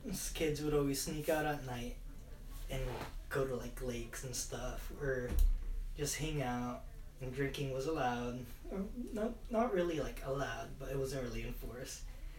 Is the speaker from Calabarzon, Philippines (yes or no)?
yes; Candelaria, Calabarzon, Philippines; now in Santa Clara, United States; I grew up in Candelaria, Quezon, which is like 3 hours away from Manila.